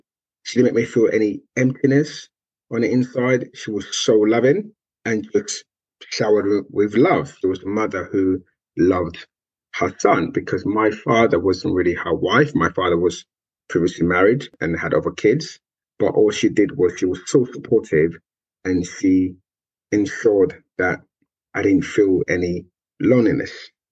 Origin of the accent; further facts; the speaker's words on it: Nigeria; Growing up, I grew up in Nigeria, in West Africa, and I was the only child of my mother.